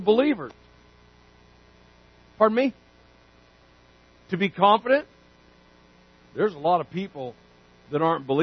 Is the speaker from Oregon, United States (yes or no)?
yes; Canyonville, Oregon, United States; born there; I was born actually in Canyonville. But I lived here.